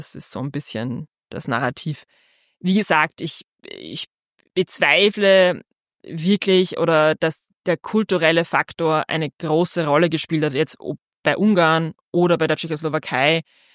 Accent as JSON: {"language": "German", "region": "Burgenland", "country": "Austria", "tie": "born or raised there", "said": "ich bin ja selbst sozusagen halbe Burgenländerin und wenn man so zwar wirklich aufgewachsen im Nordburgenland, ungefähr 15 Kilometer entfernt von der ungarischen Grenze"}